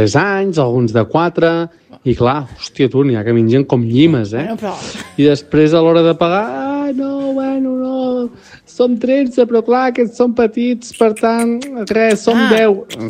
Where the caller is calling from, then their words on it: Canet, Catalonia, Spain; de Canet.